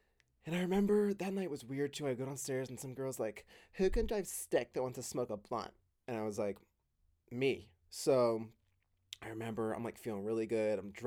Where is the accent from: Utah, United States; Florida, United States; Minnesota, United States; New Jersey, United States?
New Jersey, United States; My brother and I are twins. I grew up in New Jersey.